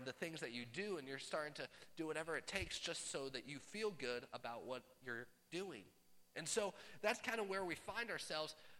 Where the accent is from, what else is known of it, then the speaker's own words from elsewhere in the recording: Midwest, United States; now I'm from Midwest